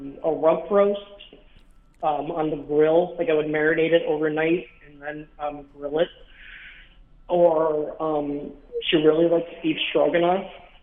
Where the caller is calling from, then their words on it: Buffalo, New York, United States; from Buffalo.